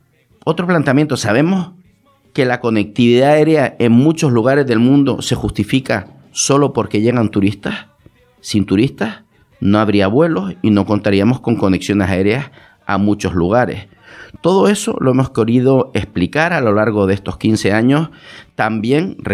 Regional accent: Canary Islands, Spain; accent: Canarian; yo soy de las Islas Canarias, de España, y de ahí este acento que escuchan cada semana.

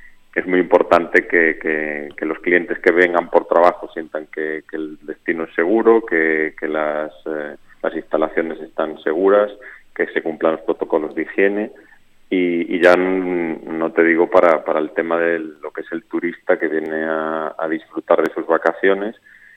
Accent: Galicia, Spain; moved away; Me pasa lo mismo porque yo soy gallego y muchos años fuera

